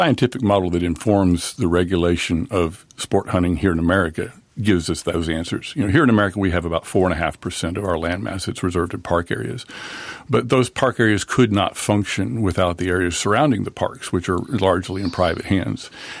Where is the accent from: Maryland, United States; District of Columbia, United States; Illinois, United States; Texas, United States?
Texas, United States; Dallas; born there; I was born in Dallas, Texas